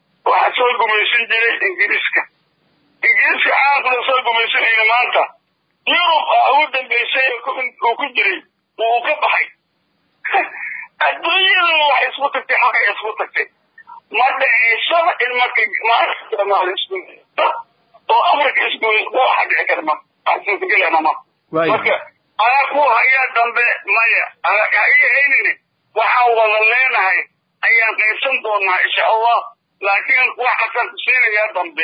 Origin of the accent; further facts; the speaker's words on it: Jubaland, Somalia; waxaan ka imid waxaan ka tirsanahay dadku Soomaaliyeed ee Jubaland